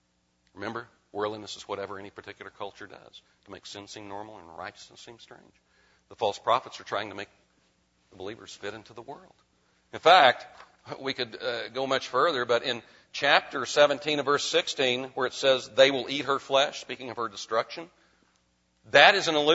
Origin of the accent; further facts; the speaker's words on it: Texas, United States; Now, you have to understand that I grew up in Texas.